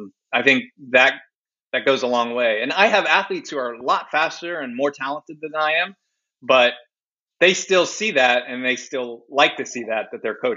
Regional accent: Maryland, United States; It was my hometown ultra, so I grew up like an hour from there.

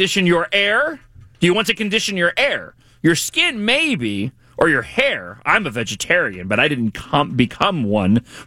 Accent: Ireland; I'm a lapsed Catholic, and I'm Irish

